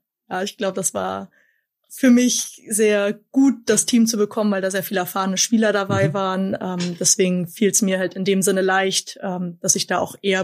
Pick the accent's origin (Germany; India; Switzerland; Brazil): Germany; Schwedt, Brandenburg; Ich komme eigentlich von der polnischen Grenze.